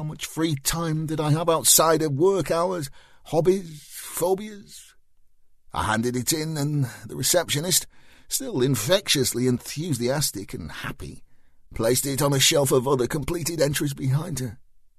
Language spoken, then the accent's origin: English; United Kingdom; Being British, once laden with tea and chocolate digestives, I naturally gravitated to the part of the room that was furthest away from anybody else.